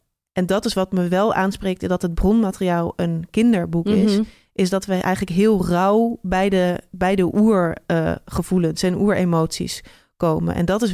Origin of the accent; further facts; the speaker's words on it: Amsterdam, North Holland, Netherlands; En ik ben in Amsterdam opgegroeid en heb daar veel voorstellingen gezien.